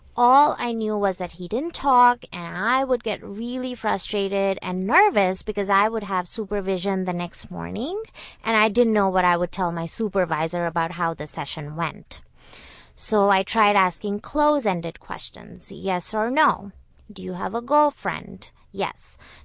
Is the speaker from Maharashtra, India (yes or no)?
no; Gujarat, India; also born or lived in Singapore; now in United States; I was born in Singapore and I moved to India when I was about 6 and a half. And I never adapted. I never felt like I belonged.